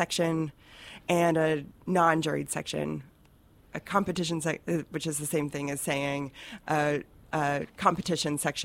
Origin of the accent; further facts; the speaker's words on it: Cynthiana, Kentucky, United States; I wasn't, but I am from Cynthiana.